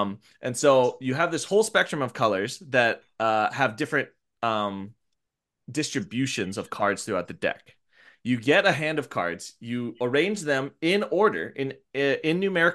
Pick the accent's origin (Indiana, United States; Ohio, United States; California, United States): Ohio, United States; Cincinnati; now in Portland, United States; So I'm from the Midwest. I'm from Cincinnati. I grew up playing trick-taking games like Euchre, Hearts, etc.